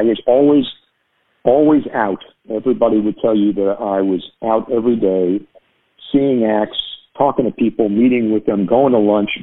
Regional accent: New York, United States; moved away as an adult; I was this guy from New York who was respected when I was in New York and at the label, And then I came down here and everybody thought, well, he's a hillbilly, he doesn't know shit.

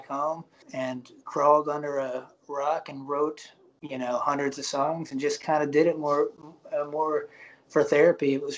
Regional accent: Alabama, United States; also born or lived in Nashville / Los Angeles; I was living in Los Angeles at the time. I'm from Alabama originally. I lived in Nashville for a handful of years

